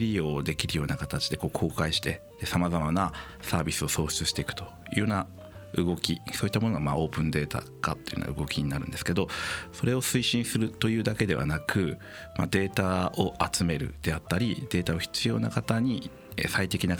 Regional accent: Fukushima, Japan; moved away as an adult; 私自身は福島県福島市の出身なんですが、就職して外に出ておりまして、

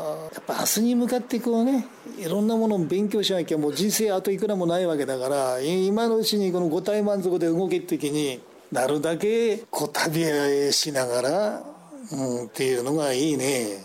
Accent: Naraha, Fukushima, Japan; それで、まあ、生まれ故郷の楢葉の方に親父の介護しながら帰ってきたわけよ

